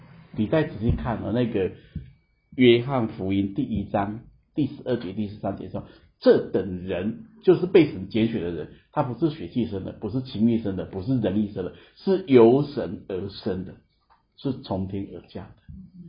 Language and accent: Chinese; China; 这是外国人的东西，我是中国人